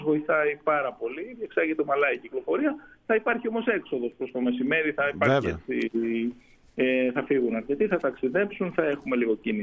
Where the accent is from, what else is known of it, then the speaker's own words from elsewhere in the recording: Athens, Attica, Greece; μ' αρέσει να μιλάτε για το Θησίο, γιατί είναι η γειτονιά μου, είναι το χωριό μου.